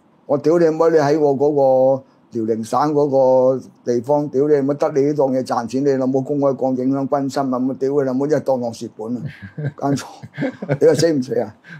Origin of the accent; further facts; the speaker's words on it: China; 所以呢個仗咧，我哋作為中國人咧，係與和為貴。